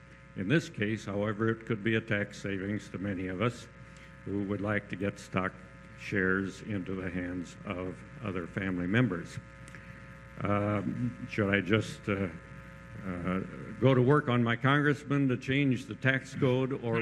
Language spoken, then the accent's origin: English; Rockford, Illinois, United States; from Rockford, Illinois.